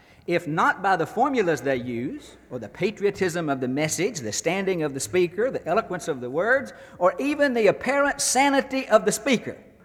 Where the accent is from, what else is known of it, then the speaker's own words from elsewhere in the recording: Alabama, United States; I was born in Alabama in 1944. As I was growing up, there were some things that seemed sure to me.